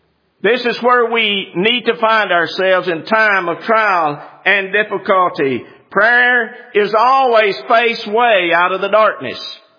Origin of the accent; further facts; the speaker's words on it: the South, United States; You know, I said, I'm from the South. And I said, in the South, we fix things.